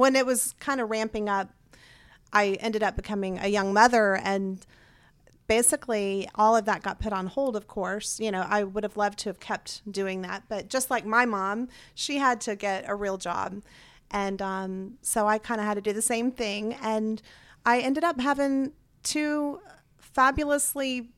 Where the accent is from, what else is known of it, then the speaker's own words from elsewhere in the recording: Smyrna, Georgia, United States; also born or lived in Florida; I am an Atlanta girl. I lived in Florida for 12 years, but basically I went to middle school, high school, elementary through college in Georgia.